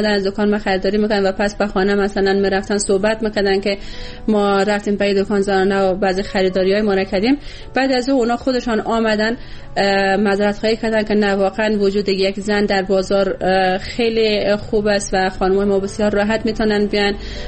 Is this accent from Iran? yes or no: no; Bamyan, Afghanistan; و از کابل بعد از تقریبا 7 یا 8 ماهی که من در اونجا زندگی کردم، آمدم به ولایت خودم به بامیان